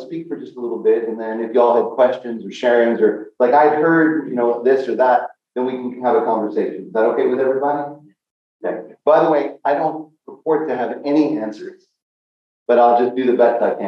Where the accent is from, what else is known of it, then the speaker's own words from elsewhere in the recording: Chicago, Illinois, United States; moved away as an adult; also born or lived in New Orleans, United States; I grew up in Chicago through high school and moved to New Orleans.